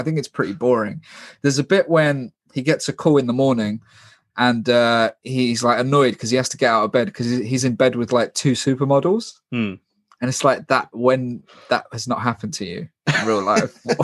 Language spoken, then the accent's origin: English; London, United Kingdom; I'm from London.